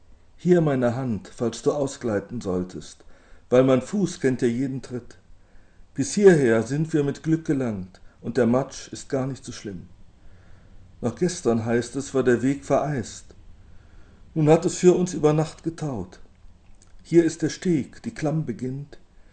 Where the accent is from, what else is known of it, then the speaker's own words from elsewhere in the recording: North Rhine-Westphalia, Germany; das ist in meinem Fall der Niederrhein, wo ich groß geworden bin